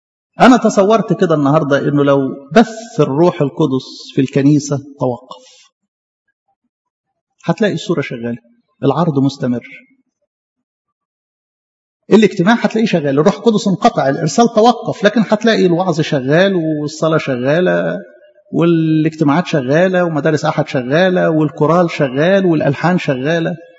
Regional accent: Egypt; وعلى مستوى الوطن بتاعنا بلدنا مصر

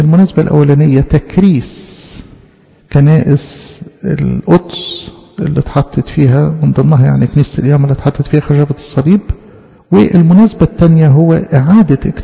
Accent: Egypt; وده عمل بيخصنا إحنا كمصريين

